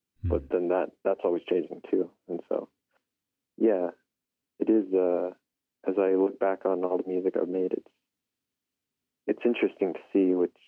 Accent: Window Rock, Arizona, United States; born or raised there

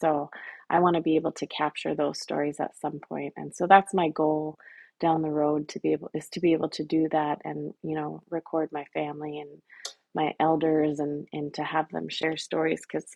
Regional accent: Bethel, Alaska, United States; now in Soldotna, United States; I'm originally from Bethel, but I live here in Soldotna.

